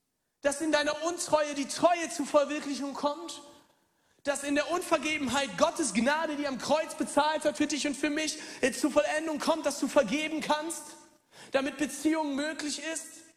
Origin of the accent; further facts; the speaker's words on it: Germany; Ich bin Deutscher mit Migrationshintergrund, okay?